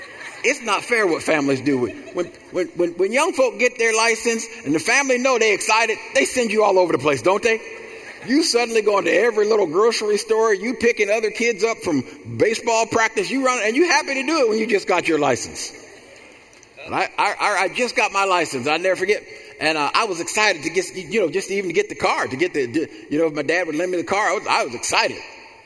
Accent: New Jersey, United States; I grew up in a different era. Where I grew up in Jersey, nobody had a car.

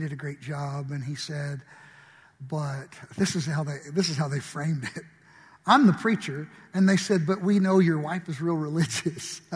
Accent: Paducah, Kentucky, United States; now in Mattoon, United States; When the Lord called us to go, we moved to Mattoon from Kentucky, where we're from, in a little town called Paducah. We moved to central Illinois, to Mattoon.

